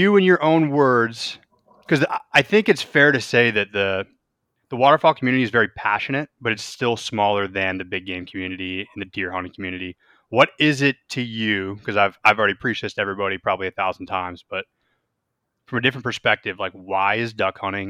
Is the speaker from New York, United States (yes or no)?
yes; New York, United States; because I'm from Western New York originally, so I've been to the city a lot.